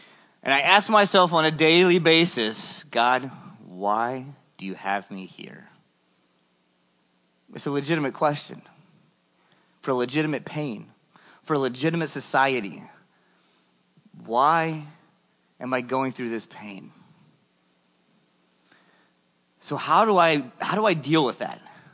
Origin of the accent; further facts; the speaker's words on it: Decatur, Illinois, United States; I'm originally from Decatur, Illinois, but throughout life I've moved here and there and everywhere else.